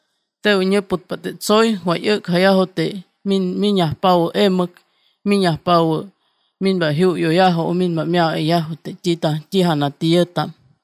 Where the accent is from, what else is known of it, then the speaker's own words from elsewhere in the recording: Ribera Hidalgo, Mexico; vengo de la Ribera Hidalgo.